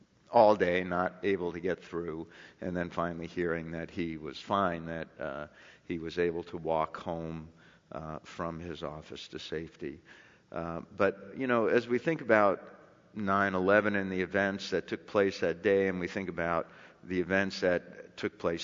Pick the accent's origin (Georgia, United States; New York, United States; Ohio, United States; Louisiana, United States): New York, United States; New York City; Steve and I are both from the Holy Land. We are both from New York City.